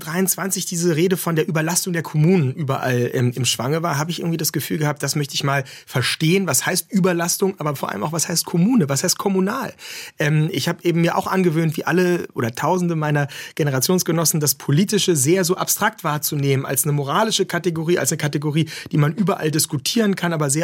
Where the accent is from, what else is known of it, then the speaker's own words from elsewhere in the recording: Brandenburg, Germany; Ich bin in der Nähe aufgewachsen